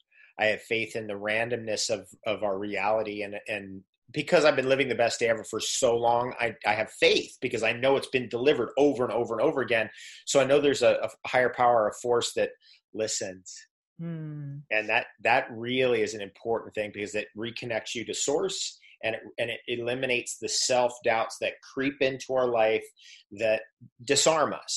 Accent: Iran; first language Farsi; English is a second language; now in United States; 79, we had to flee the country basically. And so we came to live 100% of the time in America. But my first language was actually Farsi, not English. And I still speak Farsi, at least a little bit.

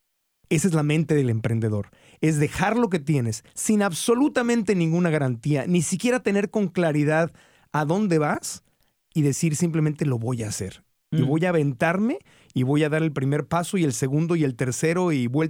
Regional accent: Tijuana, Baja California, Mexico; crecí en Tijuana, a una cuadra literalmente en la zona norte.

